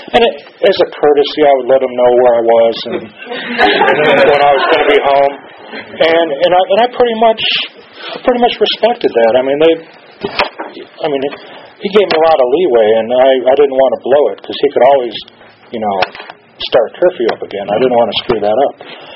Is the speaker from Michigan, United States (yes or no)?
no; Chicago, Illinois, United States; I grew up in Chicago.